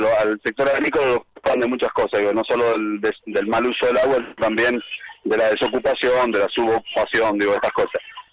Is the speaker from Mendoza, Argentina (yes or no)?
yes; Mendoza, Argentina; hay que apostar como mendocino a mejorar el consumo de agua